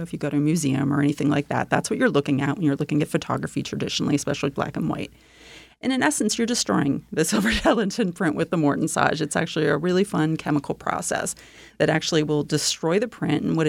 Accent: East Coast, United States; I've been here for 8.5 years. I came from the East Coast.

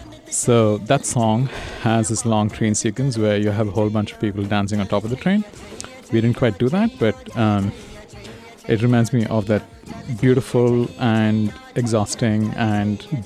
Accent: South India, India; reminds me of my college days growing up in India. I was a South Indian boy back then, I still am, but I went to college in the north

